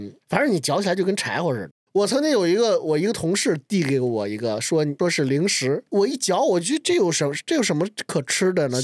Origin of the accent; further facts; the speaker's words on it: China; 我是来自大陆的